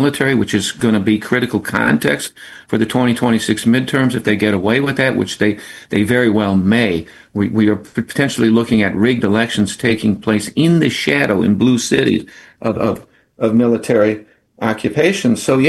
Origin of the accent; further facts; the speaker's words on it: Chicago, Illinois, United States; I'm from Chicago.